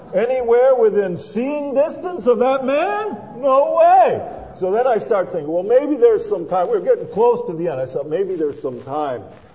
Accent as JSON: {"language": "English", "town": "Grand Rapids", "region": "Michigan", "country": "United States", "tie": "born or raised there", "said": "So I'm running the riverbank run yesterday, and I grew up in Grand Rapids."}